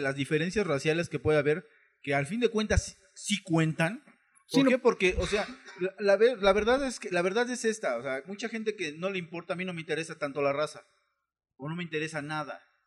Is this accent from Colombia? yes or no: no; Mexico; somos mexicanos, nos encontramos, nos saludamos